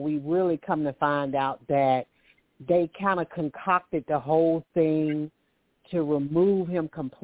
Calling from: Alabama, United States; I'm calling from Alabama.

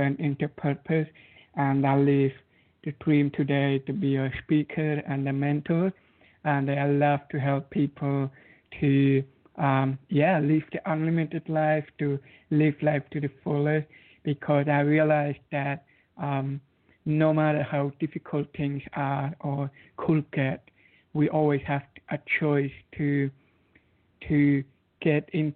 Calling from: Zurich, Switzerland; I'm calling in from Zurich.

